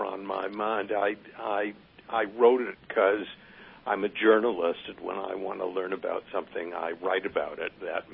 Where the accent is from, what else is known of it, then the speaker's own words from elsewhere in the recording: New York, United States; We've got my hometown paper, the New York Times, and its 1619 project trying to tell you that no, the country wasn't actually founded in 1776.